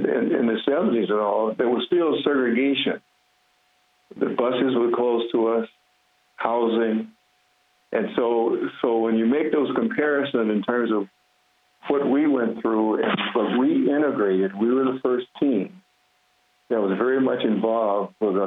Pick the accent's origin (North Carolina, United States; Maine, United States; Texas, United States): Texas, United States; Houston; my hometown, the Houston area where I'm from, was completely segregated